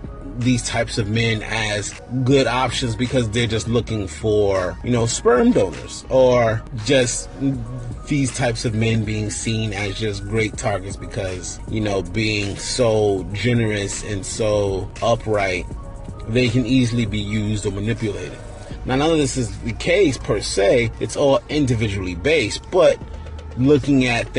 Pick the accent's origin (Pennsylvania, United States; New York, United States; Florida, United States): New York, United States; Bronx; I'm from the Bronx. I'm from the BX.